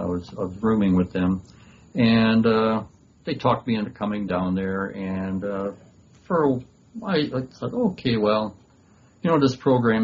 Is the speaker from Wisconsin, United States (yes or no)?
yes; Fond du Lac, Wisconsin, United States; I was born on Saturday, March 7th, 1942, in Fond du Lac, Wisconsin. It's a town about 30,000 people, and it was a comfortable place.